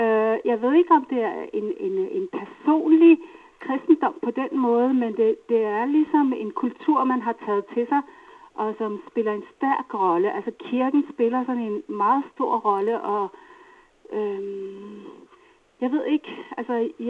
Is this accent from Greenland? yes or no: yes; Greenland; at føle mig som grønlænder ude i verden